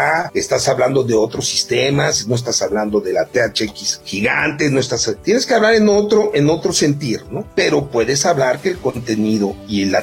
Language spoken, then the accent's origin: Spanish; Mexico; pues a nosotros como mexicanos, pues nos dan unas, te cobran 30 y 60.